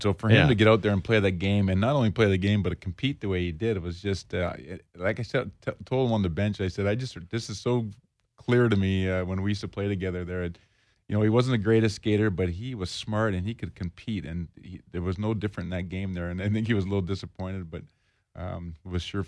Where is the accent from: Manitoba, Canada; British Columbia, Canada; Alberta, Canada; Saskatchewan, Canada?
Alberta, Canada; Edmonton; for me, growing up in Edmonton and being able to play in Edmonton